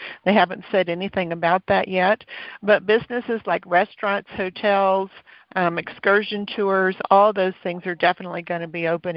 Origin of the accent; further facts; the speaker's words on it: Texas, United States; now in Panama; I come from Texas, where I know humidity, and the humidity in Panama is nothing compared to what it was in Texas.